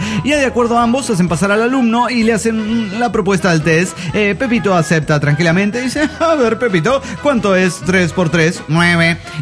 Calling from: Querétaro, Mexico; de Querétaro, México.

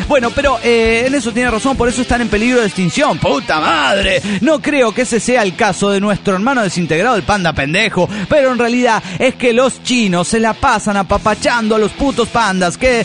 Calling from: Golden, Colorado, United States; de Golden Colorado.

